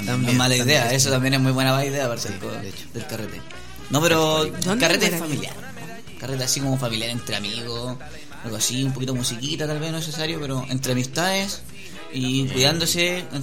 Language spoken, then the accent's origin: Spanish; Piña Blanca, Chile; also born or lived in Sweden; Nací allá y viví un año allá junto con mis padres y mis dos hermanos mayores. Y después nos vinieron acá a Chile. Creo que primero llegaron a Santiago y después llegaron a Piña Blanca.